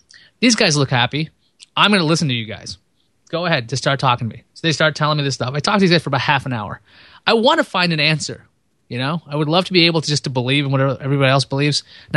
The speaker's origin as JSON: {"language": "English", "region": "East Coast", "country": "United States", "said": "I'm from the East Coast and I talk really fast"}